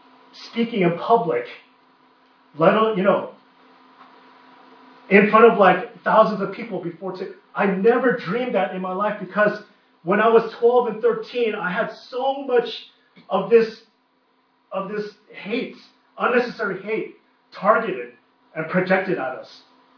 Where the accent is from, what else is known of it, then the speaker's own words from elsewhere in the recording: Hawaii, United States; born there; also born or lived in Texas; But I was born in Hawaii, but I moved to Texas.